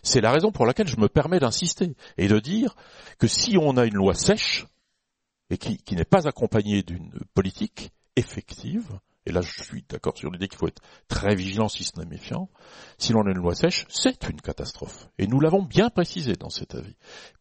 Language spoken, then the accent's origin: French; Bourgogne-Franche-Comté, France; Mais je viens de Franche-Comté, donc j'ai une forme d'utopie probablement.